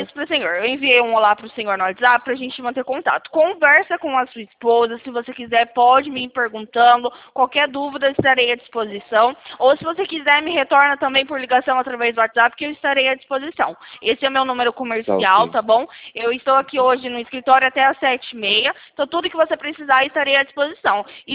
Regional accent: Campinas, São Paulo, Brazil; eu sou aqui de Campinas, do interior de São Paulo

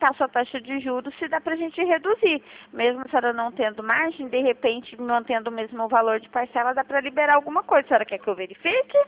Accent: São José dos Campos, São Paulo, Brazil; eu sou de São José dos Campos

